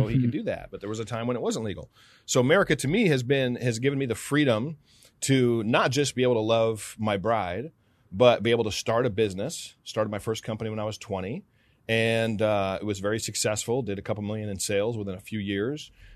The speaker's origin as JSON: {"language": "English", "country": "United States", "said": "I'm an American."}